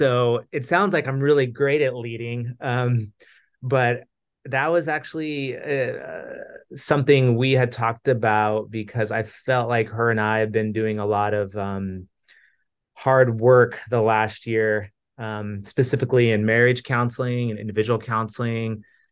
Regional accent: Arizona, United States; I grew up in Arizona, had only visited the Grand Canyon once in my life

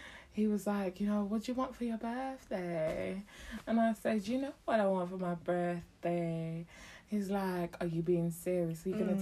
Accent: London, United Kingdom; also born or lived in Uganda; Like, I grew up in Gascoigne.

